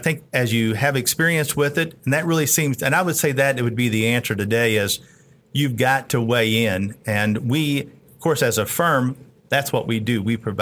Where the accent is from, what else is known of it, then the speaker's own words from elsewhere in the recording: Kentucky, United States; You know, I am from Kentucky, after all.